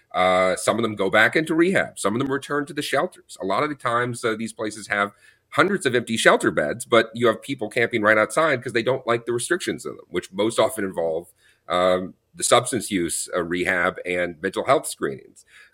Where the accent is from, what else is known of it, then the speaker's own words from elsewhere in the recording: Austin, Texas, United States; I'll use the example of my hometown right now, Austin, Texas